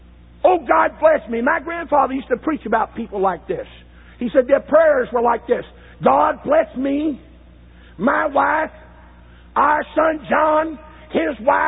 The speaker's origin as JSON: {"language": "English", "region": "Maine", "country": "United States", "said": "I mean, I know I'm from Maine, and I may be a little off somewhere"}